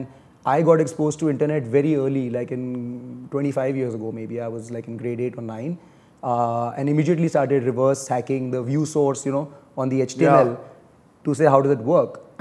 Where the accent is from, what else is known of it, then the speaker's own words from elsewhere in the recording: Delhi, India; So I was born and raised in Delhi. I went to St. Columbus, right? And then I studied abroad at Drexel and then at University of Pittsburgh later for my master's and my MBA.